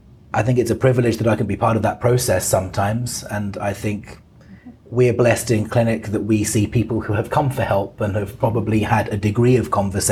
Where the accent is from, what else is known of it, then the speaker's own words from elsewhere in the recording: England, United Kingdom; Well, I'm English.